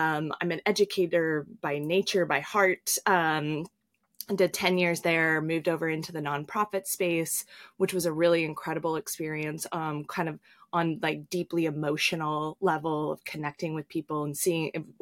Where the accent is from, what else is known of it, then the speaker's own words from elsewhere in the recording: Midwest, United States; also born or lived in Los Angeles; Growing up in the Midwest, you know, I definitely have had my horse riding days, my mud schlepping days. But I also lived in LA.